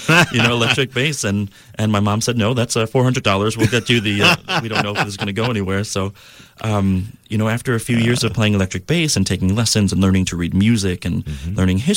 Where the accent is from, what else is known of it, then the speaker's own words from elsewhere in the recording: New York City, New York, United States; I grew up in New York City, and a lot of people don't really think of it as a tight community or as a nurturing community.